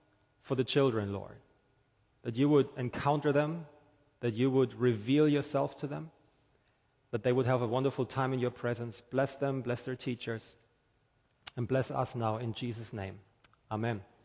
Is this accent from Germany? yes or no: yes; Germany; English is a second language; moved away as an adult; now in United States; I am originally from Germany, in case you did not know. My wife and I, we moved here almost 5 years ago now